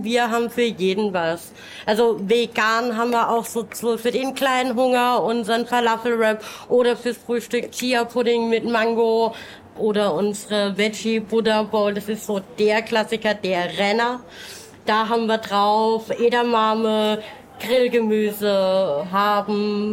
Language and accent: German; Munich, Bavaria, Germany; Ich bin aus München.